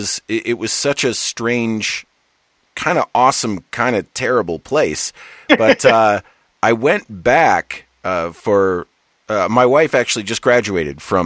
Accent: Michigan, United States; So very, and we're both from Michigan.

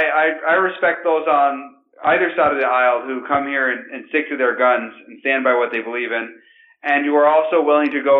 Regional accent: Grand Rapids, Michigan, United States; For those who don't know, I'm from Grand Rapids, Michigan.

